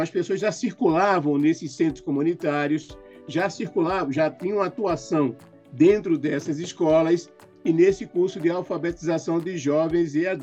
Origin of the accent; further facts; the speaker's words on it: Northeast Region, Brazil; now in São Paulo, Brazil; as pessoas das periferias aqui de São Paulo, grande parte delas vem da região Nordeste, de onde eu sou, inclusive.